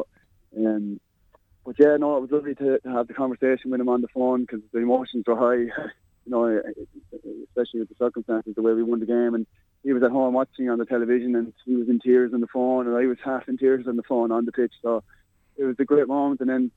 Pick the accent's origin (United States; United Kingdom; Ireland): Ireland; We're Irish men.